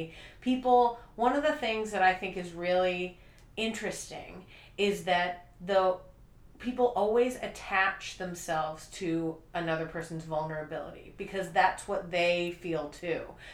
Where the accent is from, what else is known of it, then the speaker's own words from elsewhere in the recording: Boston, Massachusetts, United States; And she's from Boston. I'm from Boston.